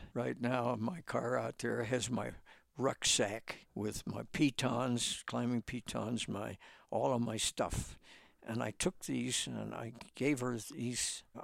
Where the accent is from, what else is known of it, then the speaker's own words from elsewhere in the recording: Pittsburgh, Pennsylvania, United States; now in Colorado, United States; I grew up in Pittsburgh, and after I'd seen Colorado, I couldn't get back here fast enough.